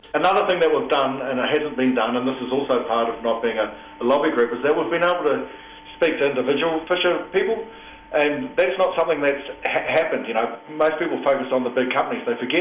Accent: Waikato, New Zealand; Where I come from the Waikato River area, we've got our local school.

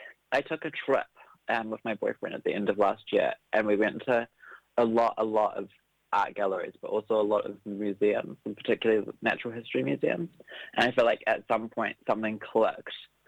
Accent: Auckland, New Zealand; I'm a painter from Auckland.

